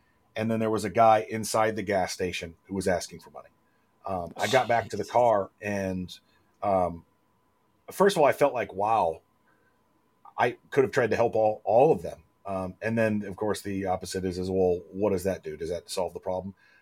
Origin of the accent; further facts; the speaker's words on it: United States; Who want to, you know, I'm an American and I'm free and this is freedom.